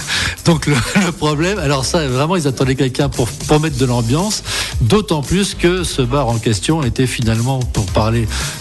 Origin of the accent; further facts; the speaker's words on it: Avallon, Bourgogne-Franche-Comté, France; De Lyon, je suis d'Avallon.